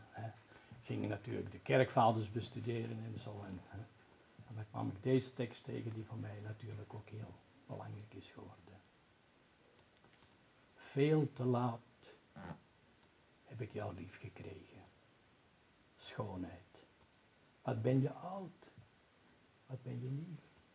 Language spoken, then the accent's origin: Dutch; Flanders, Belgium; Ik ben een Vlaming hoor, ik zeg overal haas waar ze niet staan en waar ze moeten staan, zeg ik ze. Omdat ik weet, wij spreken normaal geen H uit nooit, hè.